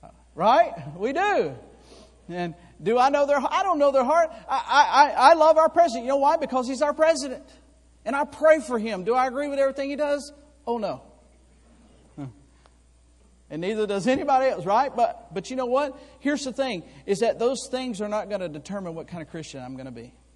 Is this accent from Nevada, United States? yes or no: no; Florida, United States; Now, I was raised in Florida. We had blackberry bushes everywhere amongst our property there.